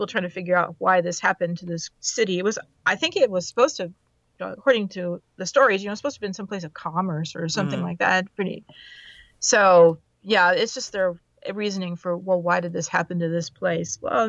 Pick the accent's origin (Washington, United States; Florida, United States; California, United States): Washington, United States; Longview; also born or lived in Kelso; I grew up in Longview and Kelso. They always talk about them together. They're separated by a river.